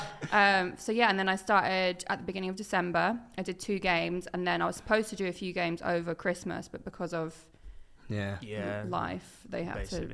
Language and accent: English; East of England, United Kingdom; because I'm from Suffolk, obviously I say Norwich, but like technically it's Suffolk